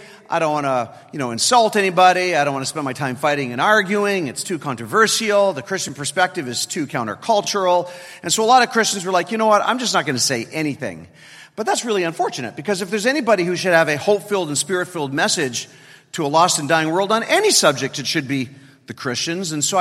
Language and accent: English; Toronto, Ontario, Canada; I come from Toronto, Canada, and so glad to be here in the United States with all of you